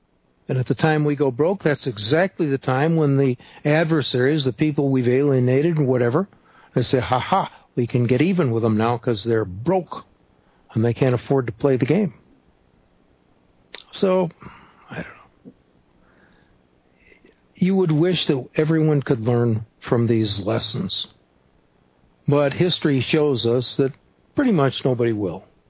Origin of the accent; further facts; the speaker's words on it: Illinois, United States; I remember one of the stores opened in our town in Illinois, my hometown in Illinois